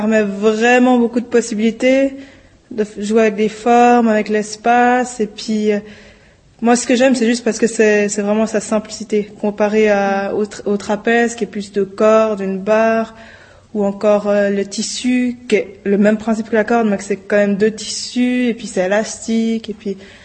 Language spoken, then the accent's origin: French; Switzerland; Je viens de Suisse